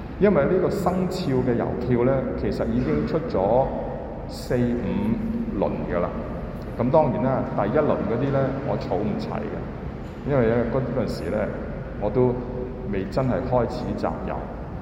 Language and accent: Chinese; China; 我们有没有、啊、我们中国人的文化一样有的